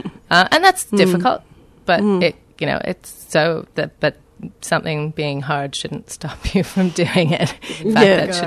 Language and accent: English; Canada; I'm Canadian, so she's high up on my ranks, really.